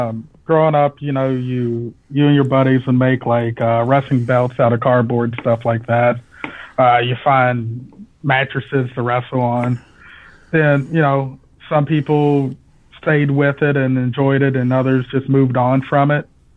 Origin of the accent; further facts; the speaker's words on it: New Albany, Indiana, United States; Southern Indiana, New Albany, Indiana.